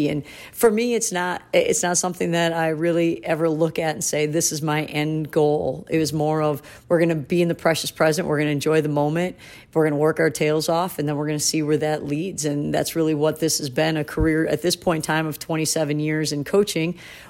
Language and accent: English; Wisconsin, United States; I grew up in Wisconsin, so a lot of people there had dairy farms.